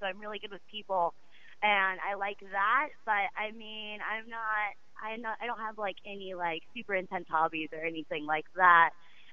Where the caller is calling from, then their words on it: Portland, Oregon, United States; Portland, Oregon.